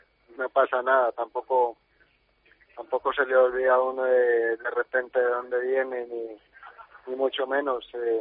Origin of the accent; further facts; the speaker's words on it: Colombia; en mi país están todos muy emocionados y quisiera pues regresar y compartir con todos ellos todas estas emociones